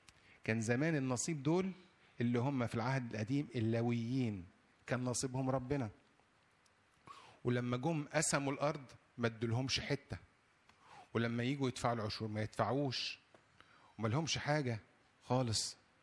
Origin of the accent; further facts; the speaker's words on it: Egypt; الاحداث اللي حصلت في عندنا في مصر هنا